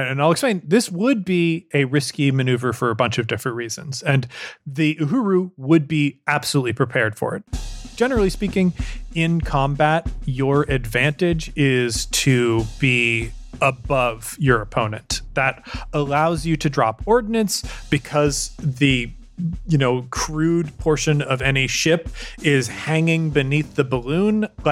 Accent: Colorado, United States; Hey, I'm from Colorado. I don't know if that is a big thing for lesbians elsewhere in the country, but I can tell you, Colorado lesbians love their carabiners.

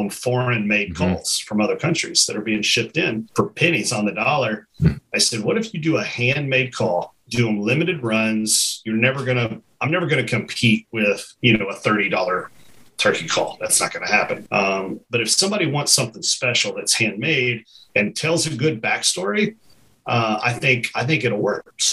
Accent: Kentucky, United States; growing up in Kentucky, turkeys and whitetails, those were the first two animals that I ever hunted.

